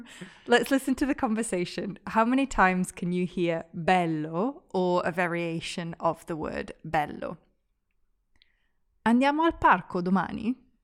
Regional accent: United Kingdom; I'm very British

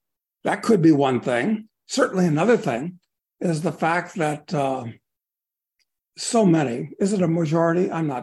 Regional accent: Chicago, Illinois, United States; I grew up in Chicago.

